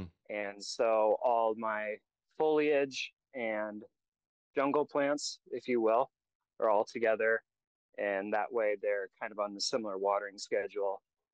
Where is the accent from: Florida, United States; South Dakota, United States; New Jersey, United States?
South Dakota, United States; So I grew up in South Dakota and I spent a lot of time on the farm with my grandparents.